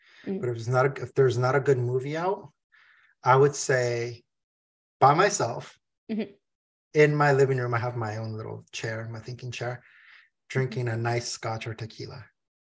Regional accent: California, United States; It's just a lot of nostalgia of how I grew up in Southern California.

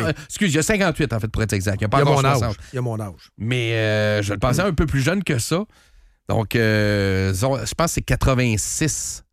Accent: Alberta, Canada; moi je viens de l'Alberta, on l'a pas aimé.

